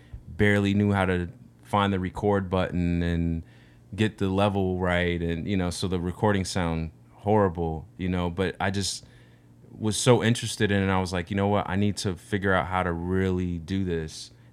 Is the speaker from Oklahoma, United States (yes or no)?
yes; Altus, Oklahoma, United States; I'm from Oklahoma. Originally.